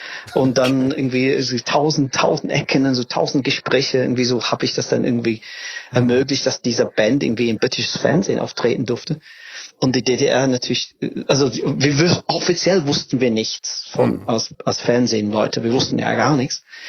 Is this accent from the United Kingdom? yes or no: yes; England, United Kingdom; German is a second language; nein, ich komme aus England.